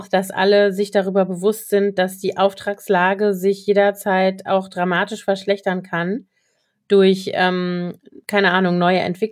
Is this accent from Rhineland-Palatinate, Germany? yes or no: yes; Koblenz, Rhineland-Palatinate, Germany; Die wohnen da auch in der Nähe von Koblenz, meiner Heimatstadt